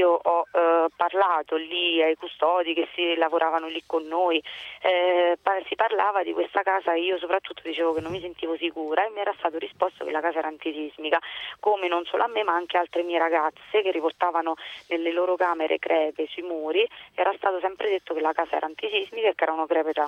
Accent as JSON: {"language": "Italian", "town": "Celano", "region": "Abruzzo", "country": "Italy", "said": "Io sono di Celano."}